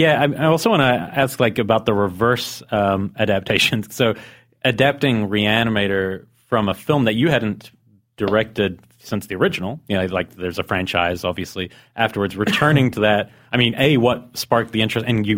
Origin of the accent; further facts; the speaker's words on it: New Zealand; I mean, I grew up in New Zealand. I saw that film.